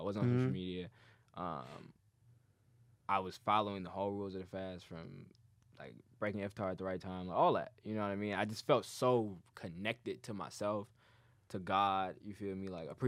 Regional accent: Dearborn, Michigan, United States; I've been supporting the Muslim community my entire like social media career because I grew up in Dearborn.

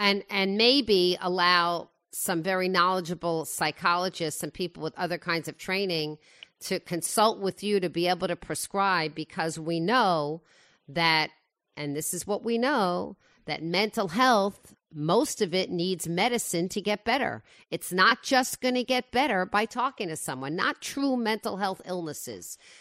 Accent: Woodmere, New York, United States; Oh, well, I grew up in Woodmere, so it's sort of the North Shore version.

